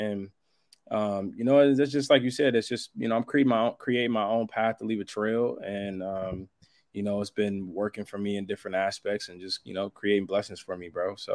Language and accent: English; Cleveland, Ohio, United States; I'm originally from Cleveland, so all the Cleveland sports is just in my blood, bro.